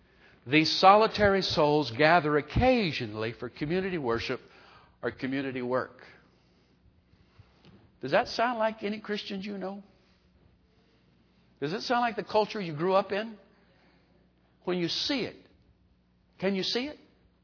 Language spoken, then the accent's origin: English; Texas, United States; born there; accent: Texan; Do I sound like a Texan or what? I was born in Texas.